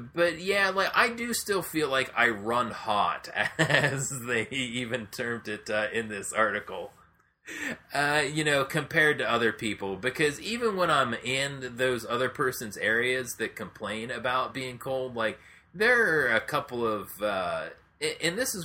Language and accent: English; Pennsylvania, United States; when we were growing up in Pennsylvania.